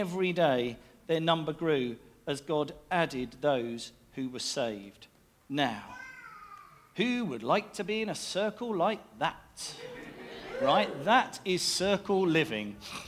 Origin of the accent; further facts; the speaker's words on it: United Kingdom; we don't cry out, we're British, we pray